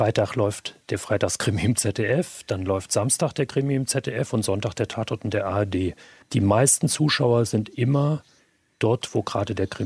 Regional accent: Germany; born there; Ich bin im Osten geboren

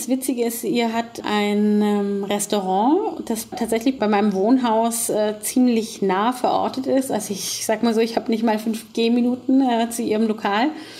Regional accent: Northern Germany, Germany; Für mich eben auch so als Norddeutsche ist das unglaublich gewesen

